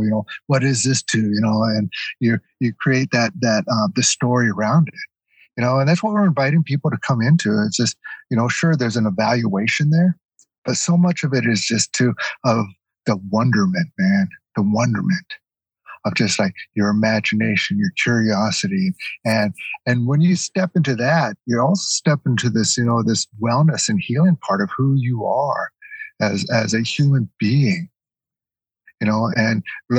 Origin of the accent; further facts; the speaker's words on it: Juneau, Alaska, United States; I grew up in Juneau, man, you know, and I grew up out there on the land.